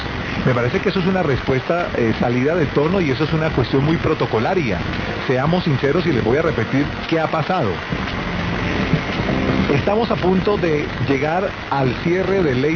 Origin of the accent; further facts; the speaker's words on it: Bogotá, Colombia; a uno le duele como bogotano